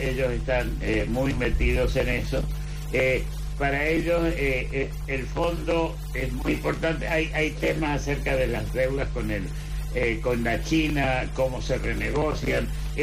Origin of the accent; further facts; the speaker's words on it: Mendoza, Argentina; yo soy mendocino